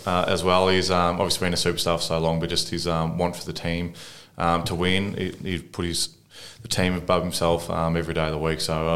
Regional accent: Sorrento, Victoria, Australia; also born or lived in Gold Coast; so I'm originally from Sorrento, so I played on my junior footy down there

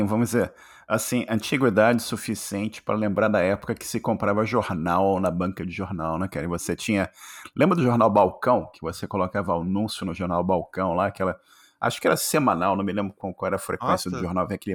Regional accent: Rio de Janeiro, Brazil; moved away as an adult; now in Canada; você deve lembrar, sendo carioca como eu, da época que você ter um telefone em casa era uma coisa assim, extremamente rara

